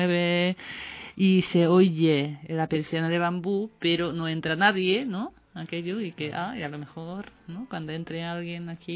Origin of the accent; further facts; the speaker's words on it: Japan; Spanish is a second language; Es que yo soy japonesa y que leo estos haikus